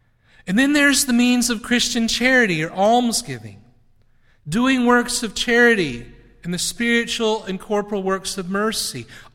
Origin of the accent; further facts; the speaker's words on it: Indiana, United States; There's a girl in my hometown in Indiana who has given up ice cream.